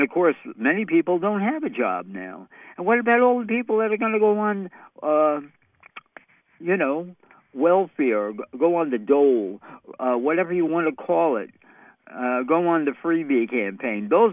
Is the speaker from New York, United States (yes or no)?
yes; New York City, New York, United States; I'm from New York City here.